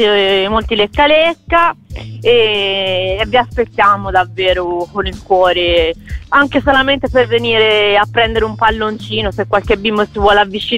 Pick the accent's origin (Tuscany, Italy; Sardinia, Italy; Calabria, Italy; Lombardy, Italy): Tuscany, Italy; Pistoia; quindi siamo di Pistoia, quindi ci trovano a Pistoia